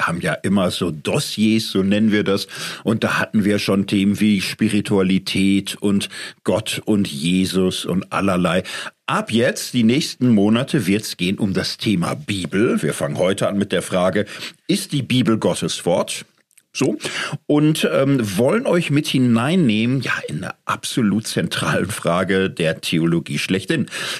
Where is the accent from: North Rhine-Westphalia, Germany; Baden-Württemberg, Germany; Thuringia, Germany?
North Rhine-Westphalia, Germany; Gelsenkirchen; ich komme aus dem Ruhrgebiet, aus dem wunderschönen Gelsenkirchen, da bin ich groß geworden.